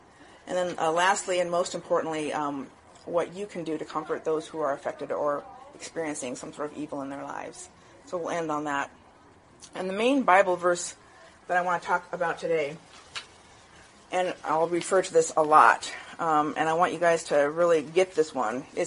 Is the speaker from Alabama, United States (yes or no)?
no; Madison, Wisconsin, United States; I'm from the Madison area.